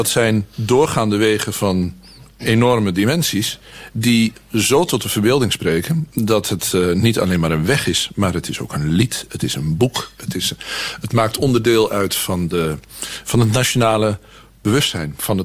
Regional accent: Overijssel, Netherlands; ik ben in Twente opgegroeid.

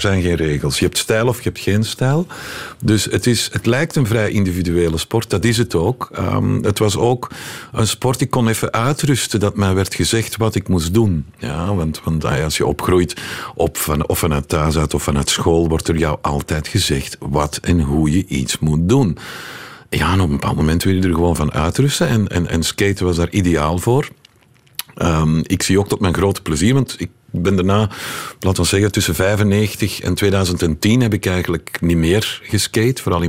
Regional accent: Leuven, Flemish Brabant, Belgium; Ik ben opgegroeid in Heverlee Hills, Leuven.

